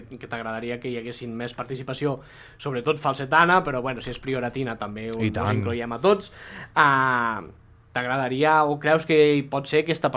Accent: Catalonia, Spain; Com a catalans, encara que no siguem de Berga, no?

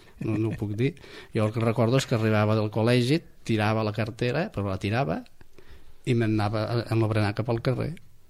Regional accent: La Pobla de Massaluca, Catalonia, Spain; born there; jo vaig néixer a la Pobla de Massaluca, això està a la Terra Alta, partim amb l'Aragó, o sigui, el poble que tenim al nord i el poble que tenim al... a l'est són ja de Saragossa, que és Falló i Nonasp

